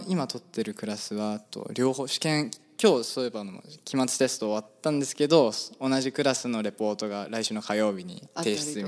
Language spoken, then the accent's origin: Japanese; Tokyo, Japan; 僕は、東京出身なので、そこまで、なんか度が超えた寒さとかいうのは経験したことないですよ